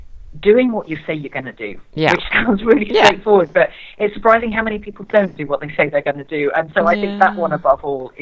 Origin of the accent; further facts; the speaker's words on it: East Midlands, United Kingdom; So I'm from Lincolnshire, which is in the kind of middle of England